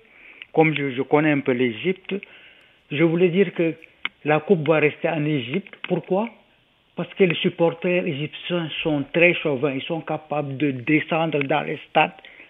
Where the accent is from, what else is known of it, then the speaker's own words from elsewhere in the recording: Senegal; En tant que Sénégalais, on a eu beaucoup de contentieux avec eux